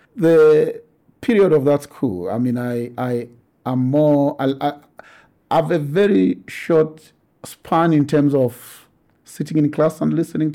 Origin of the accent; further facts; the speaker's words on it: Lusaka, Lusaka Province, Zambia; I'm born and bred in Lusaka, in particular Matero, the area I'm so fondly attached to. I started my nursery school at the Matero Community Hall.